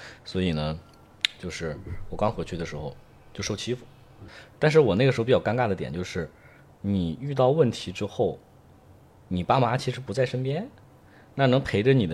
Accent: Liaoning, China; 我原来因为我们家是辽宁人

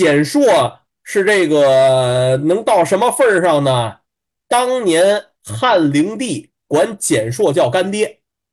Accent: Tianjin, China; 天津人是我们天津人的本土话

